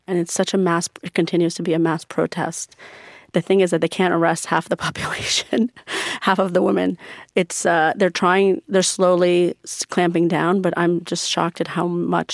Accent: United States; I grew up in America, going to Persian school, I grew up as a Muslim, going to the mosque, growing up very spiritual in terms of religion.

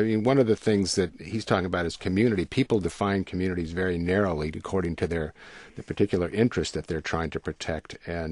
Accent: Tulsa, Oklahoma, United States; now in New York City, United States; he's from Kansas City and I'm from Tulsa, and that pretty much explains how each of us enjoy doing this beat.

